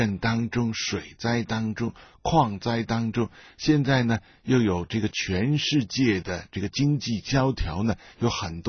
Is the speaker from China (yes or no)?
yes; China; 我们中国人要关心中国，关心我们自己的国家呢，是理所当然的